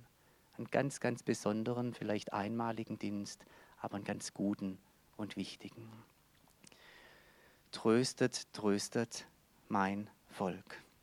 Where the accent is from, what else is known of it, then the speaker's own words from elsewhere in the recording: Germany; Wenn einer da sitzt und hat 20, 30 Verwandte verloren und ich komme daher als Deutscher und will jetzt besuchen